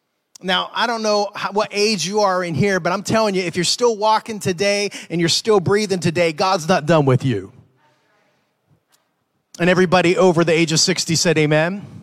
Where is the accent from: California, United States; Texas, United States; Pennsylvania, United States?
Pennsylvania, United States; Pittsburgh; I'm sorry, I am from Pittsburgh, Pennsylvania. I am a Steelers fan all the way.